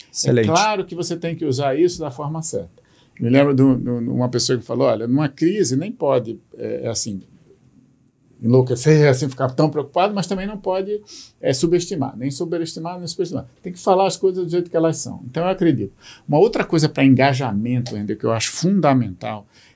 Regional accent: Pernambuco, Brazil; eu sou pernambucano, tenho raízes, gosto disso.

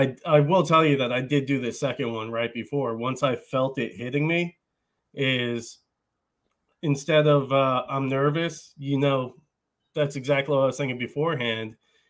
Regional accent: New York, United States; I'm from Long Island, and in 2001, when 9/11 happened, I was 17 in college.

